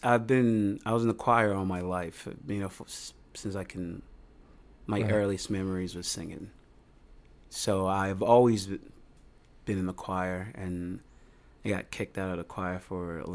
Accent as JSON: {"language": "English", "town": "Aba", "region": "Abia", "country": "Nigeria", "tie": "born or raised there", "said": "I grew up in, I'm from Nigeria. I grew up in Aba, which is mostly, I believe, south. Southeast."}